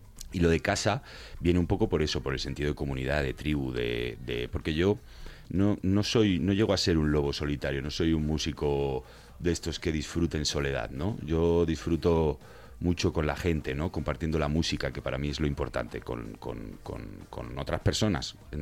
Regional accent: Zaragoza, Aragon, Spain; born there; Soy maño, de Zaragoza, sí, nacido allí, en 1986, fíjate.

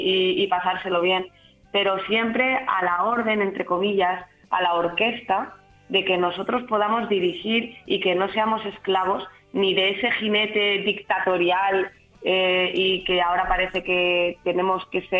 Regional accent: Benidorm, Valencian Community, Spain; como son las fiestas de mi pueblo en Benidorm la semana pasada

